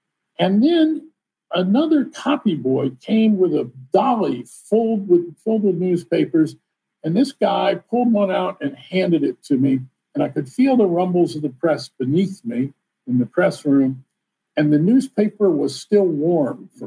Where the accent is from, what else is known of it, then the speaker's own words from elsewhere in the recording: Washington, District of Columbia, United States; So part of the book is also about my growing up in Jim Crow Washington. I went to segregated public schools, legally segregated public schools in the capital of the United States.